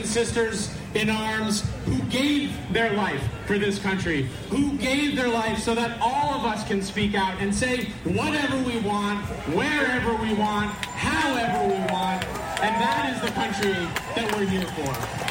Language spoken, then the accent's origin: English; Kingston, New York, United States; I'm in my hometown of Kingston, and I can't even hear anybody.